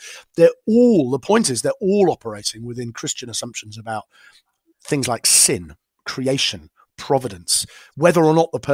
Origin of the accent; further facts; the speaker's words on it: United Kingdom; I don't share them, being British and being more, you know, probably well to the left in that sense of most Americans anyway, because we have free healthcare, free education, all that. You know, so I'm British